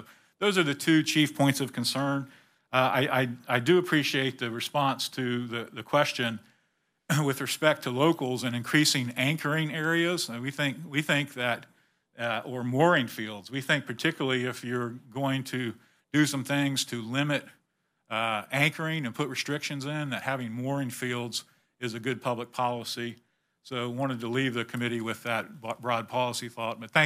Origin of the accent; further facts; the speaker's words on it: Florida, United States; I grew up in Palm Beach County, spent a lot of time in Broward County.